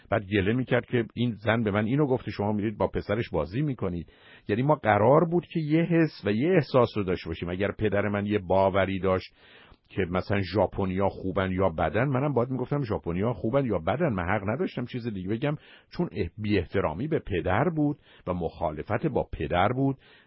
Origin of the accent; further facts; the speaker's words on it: Iran; من و شما به عنوان یه ایرانی وقتی وارد امریکا میشیم